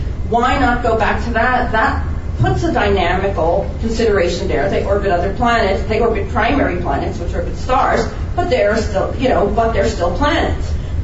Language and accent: English; Highland Park, New Jersey, United States; from Highland Park, New Jersey